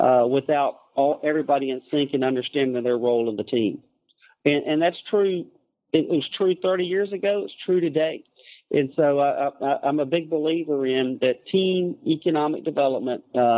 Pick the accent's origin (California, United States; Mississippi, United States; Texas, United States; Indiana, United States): Mississippi, United States; I thought, well, maybe this is an opportunity for my home state that, you know, we can make a difference in some of the communities